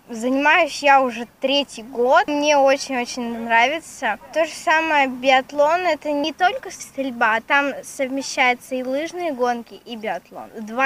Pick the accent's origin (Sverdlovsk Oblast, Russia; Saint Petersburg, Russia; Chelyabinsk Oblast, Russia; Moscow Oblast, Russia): Sverdlovsk Oblast, Russia; Yekaterinburg; now in Yurginskoye, Russia; Приехала я из города Екатеринбург.